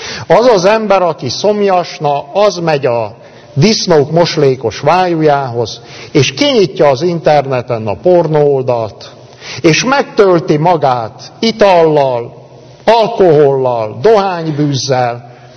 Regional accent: Körösfő, Cluj County, Romania; én Kalotaszegen úgy nőttem fel

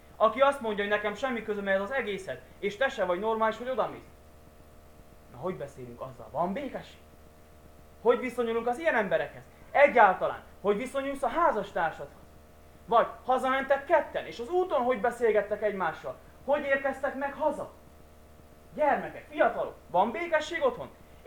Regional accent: Timișoara, Timiș County, Romania; Mi is otthon Temesváron.

